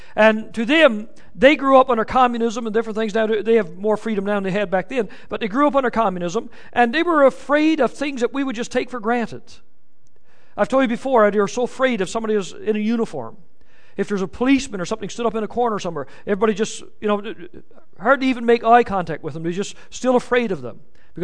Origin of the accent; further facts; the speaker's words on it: Canada; there were certain freedoms and things that we had as Canadian citizens that we could enjoy